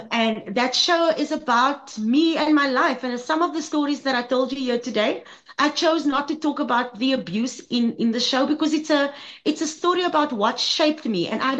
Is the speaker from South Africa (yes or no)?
yes; Cape Town, Western Cape, South Africa; growing up in Cape Town with gladde hare kinders as my friends, and then me with my kruse hair